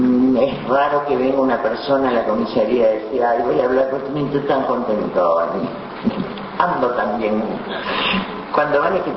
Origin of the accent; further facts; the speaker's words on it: Uruguay; gratificarme como uruguaya